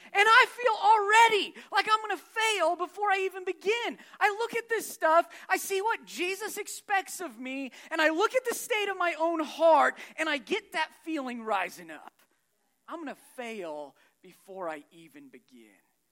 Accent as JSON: {"language": "English", "town": "Red Oak", "region": "Iowa", "country": "United States", "tie": "born or raised there", "said": "I grew up in Red Oak and graduated from Stanton. My grandparents are here. They live just outside College Springs, so I'm a Southwest Iowa guy at heart."}